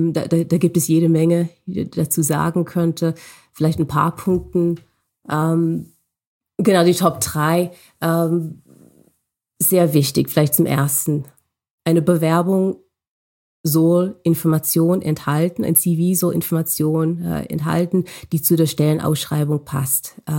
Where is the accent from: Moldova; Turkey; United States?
United States; Ich bin aufgewachsen in den USA, bin auch in den USA zur Schule gegangen und auch zur Uni.